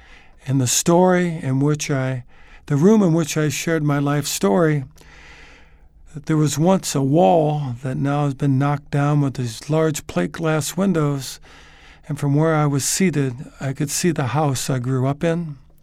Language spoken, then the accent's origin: English; St. Louis Park, Minnesota, United States; also born or lived in Des Moines, United States; I was born in Des Moines, Iowa, and my family was Southern Baptist, and I was raised in the arms of the Jewish community there in St. Louis Park, Minnesota.